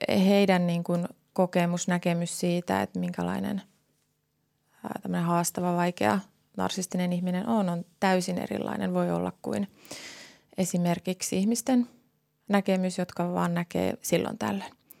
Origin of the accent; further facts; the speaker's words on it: Tornio, Lapland, Finland; now in Helsinki, Finland; minä olen Torniosta kotoisin. 9 vuotta sitten muutin Helsinkiin töiden perässä.